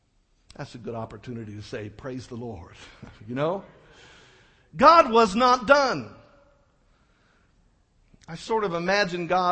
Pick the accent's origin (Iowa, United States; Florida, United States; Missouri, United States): Missouri, United States; Joplin; I remember driving through Joplin, Missouri, my hometown, a couple of weeks after the devastating tornado in May of this year